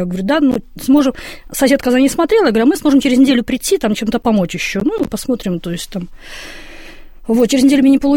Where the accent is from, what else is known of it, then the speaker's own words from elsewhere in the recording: Moscow, Russia; Вот представьте, я из Москвы.